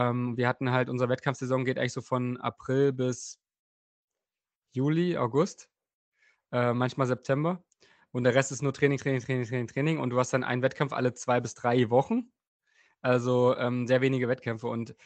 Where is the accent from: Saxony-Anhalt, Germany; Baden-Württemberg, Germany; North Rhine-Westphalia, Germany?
Saxony-Anhalt, Germany; Bernburg; Und der Ruderverein in meiner Heimatstadt Bernburg war direkt neben dem Fußballverein.